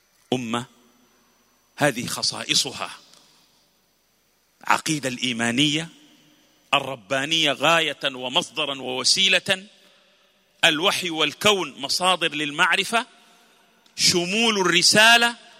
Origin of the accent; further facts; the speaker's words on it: Sudan; أنا سوداني وأنا عربي وأنا إفريقي وأنا مسلم